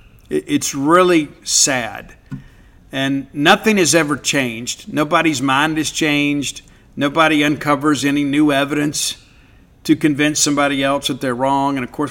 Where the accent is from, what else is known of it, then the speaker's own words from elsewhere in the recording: Mississippi, United States; I grew up in South Mississippi where we don't tolerate disrespect, and the Hatfields and McCoys are a real thing.